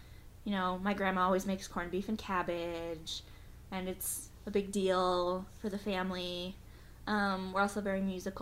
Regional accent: Great Falls, Montana, United States; born there; I was born in 1990 in Great Falls, Montana.

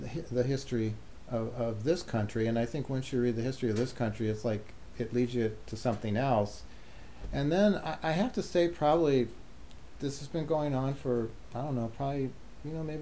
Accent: Peoria, Illinois, United States; But where I grew up in Peoria, it's pretty ethnically diverse.

